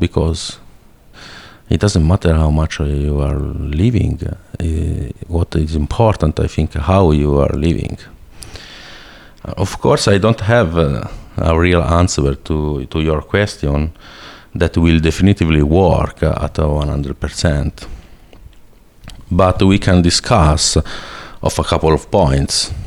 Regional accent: Tuscany, Italy; English is a second language; moved away as an adult; also born or lived in Netherlands / Turin, Italy; I come from Tuscany, that is in the middle of Italy, and I get my studies there in Siena, and then I move in Netherlands, and then I move again in the north of Italy. So my last 5 years I was in Torino

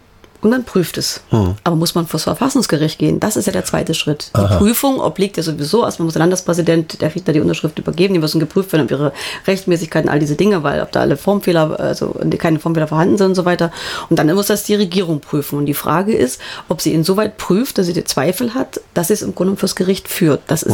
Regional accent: Thuringia, Germany; Also ich wohne ja im ländlichen Raum, ich komme aus dem Landkreis Saalfeld-Rudolstadt, ich wohne im kleinen 120-Seelen-Dörflein, das ist Teil einer Verwaltungsgemeinschaft

